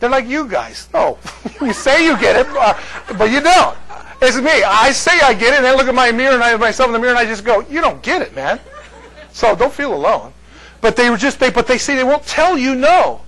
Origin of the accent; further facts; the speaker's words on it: United States; because I'm an American, and especially a big American